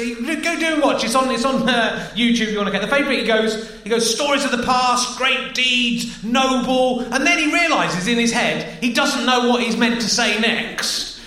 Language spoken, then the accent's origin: English; Cheddar, South West England, United Kingdom; I'm from Cheddar.